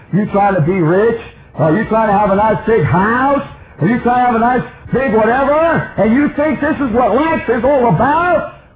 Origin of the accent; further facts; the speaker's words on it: United States; I'm an American. I'd rather die in the city than die over there in Israel. Even though I'm a Jew, I was still patriotic.